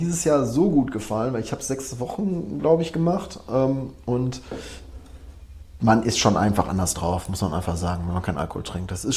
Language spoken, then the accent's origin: German; Dortmund, North Rhine-Westphalia, Germany; Wie man das so bei uns im Ruhrgebiet macht.